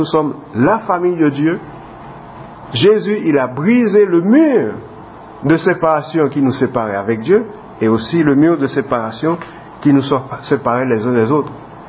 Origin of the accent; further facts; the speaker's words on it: Haiti; now in Belgium; Moi, je me rappelle quand j'ai quitté Haïti, j'avais quitté toute ma famille, j'avais quitté tout derrière moi. Et puis j'arrive en Belgique.